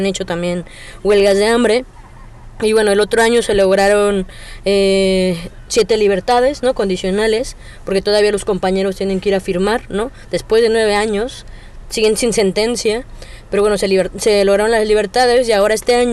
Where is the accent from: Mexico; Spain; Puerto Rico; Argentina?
Mexico; Ciudad Nezahualcóyotl, State of Mexico; Yo soy de Ciudad Nezahualcóyotl, es un barrio periférico muy cercano a la Ciudad de México, que está entre varios espacios del Estado de México